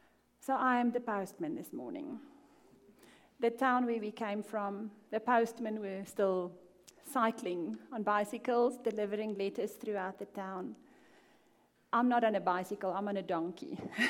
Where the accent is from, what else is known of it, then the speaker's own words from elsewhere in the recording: South Africa; moved away; Most of you know that nearly a year ago, me and my family packed our bags and we moved here from South Africa. So, if I speak a little bit different, that's why.